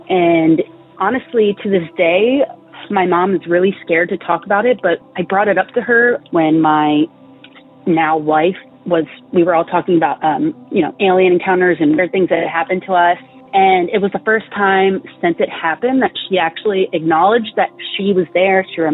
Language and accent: English; Greenbelt, Maryland, United States; I'm originally from Greenbelt. It's in Maryland.